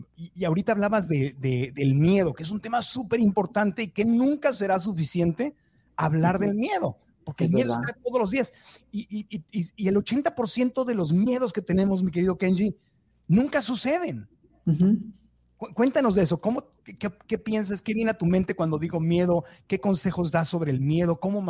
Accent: Mexico; yo crecí en México

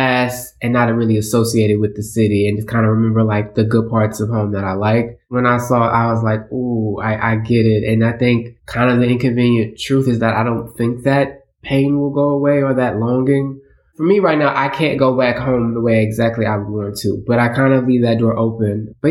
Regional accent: Houston, Texas, United States; I'm from Houston, so it's a gigantic place

